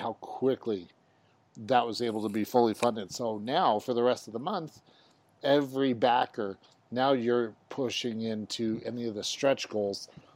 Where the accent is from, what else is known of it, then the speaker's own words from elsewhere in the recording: United States; now obviously growing up in the States, you know, going through, you know, our social studies, learning about presidents